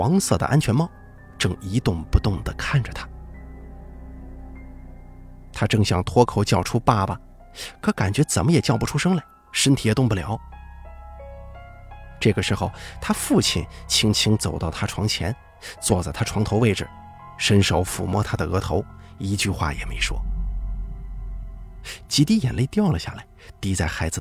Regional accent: Fujian, China; 但不是发生在我老家的，是发生在隔壁一个叫建瓯的县级市。其实建瓯啊，也是我们闽北一个灵异事件高发地

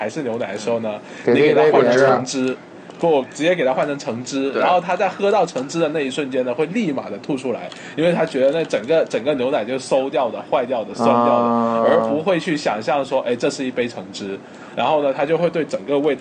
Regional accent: Guangdong, China; 我作为广东人民

